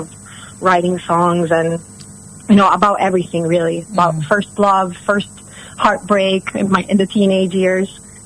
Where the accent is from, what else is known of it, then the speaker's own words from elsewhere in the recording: Italy; moved away as an adult; now in London, United Kingdom; But also because I'm originally from Italy, and when I first came to London, I was 18.